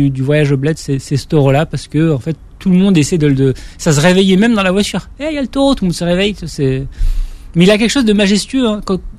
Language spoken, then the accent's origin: French; Morocco; De mon enfance au Maroc.